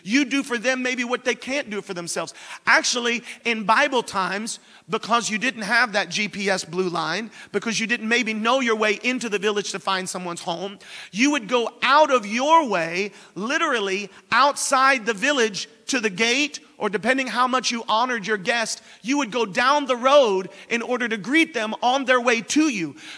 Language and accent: English; Florida, United States; also born or lived in Missouri; And, you know, growing up in Florida, I'm used to hurricanes.